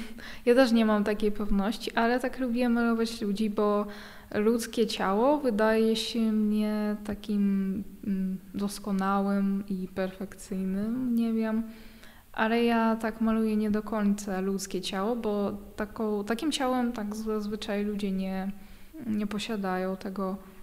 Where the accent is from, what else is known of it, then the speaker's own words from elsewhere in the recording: Kazakhstan; Polish is a second language; bo u nas w Kazachstanie aż tak dużo tego nie ma.